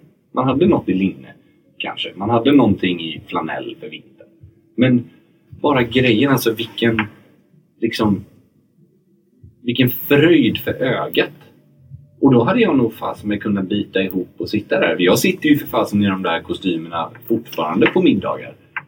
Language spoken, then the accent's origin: Swedish; Gothenburg, Västra Götaland County, Sweden; moved away as an adult; now in Stockholm, Sweden; För när jag växte upp i Göteborg, innan jag flyttade till Stockholm.